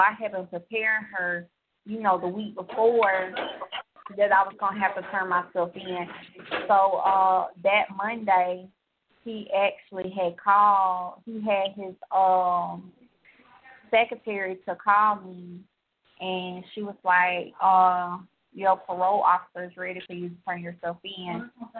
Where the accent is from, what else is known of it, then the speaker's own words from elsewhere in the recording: Georgia, United States; of course I'm from Georgia.